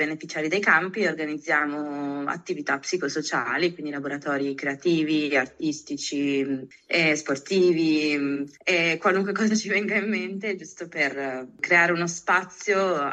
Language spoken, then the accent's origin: Italian; Udine, Friuli-Venezia Giulia, Italy; ho 25 anni e sono di Udine e in questo momento mi trovo a Bihać come volontaria di servizio civile